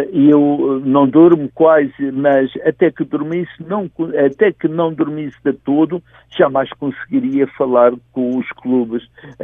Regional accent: Madeira, Portugal; Sou o único candidato que sou madeirense às eleições da Assembleia da República.

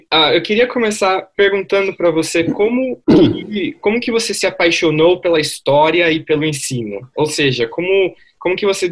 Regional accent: Itápolis, São Paulo, Brazil; Fábio Torres é natural de Itápolis, São Paulo, assim como eu, a capital nacional do sorvete.

